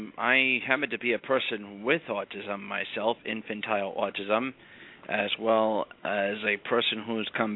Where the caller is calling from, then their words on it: New Jersey, United States; I'm from New Jersey.